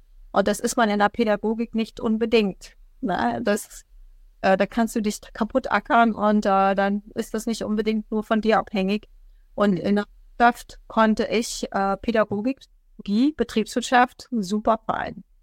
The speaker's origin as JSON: {"language": "German", "region": "Brandenburg", "country": "Germany", "tie": "born or raised there", "said": "Ich komme tatsächlich aus dem Land Brandenburg. Ich bin noch ein Jungpionier gewesen"}